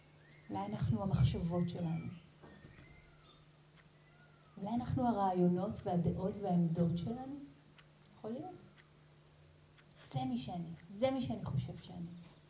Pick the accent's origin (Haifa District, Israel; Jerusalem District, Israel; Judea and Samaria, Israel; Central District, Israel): Haifa District, Israel; Hadera; חזרתי לעיר שנולדתי בה, זאת הייתה חדרה. בחדרה יש, היה, כשאני גדלתי בה, גן אחד, בית ספר יסודי שניים, תיכון אחד.